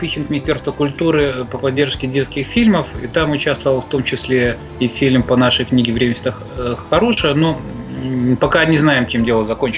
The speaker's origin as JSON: {"language": "Russian", "town": "Grodno", "region": "Grodno Region", "country": "Belarus", "tie": "born or raised there", "said": "Мой родной город Гродно, где я родился."}